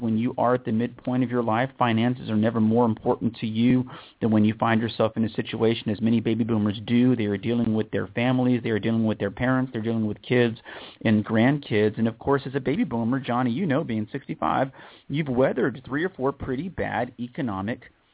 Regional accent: Texas, United States; safe travels on your way down here to my home state, the great Lone Star State, the great state of Texas.

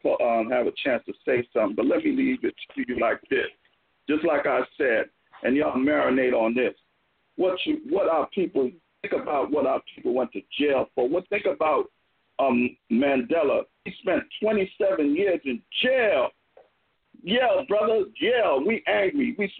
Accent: San Francisco, California, United States; What's up, y'all? … I'm from San Francisco, man.

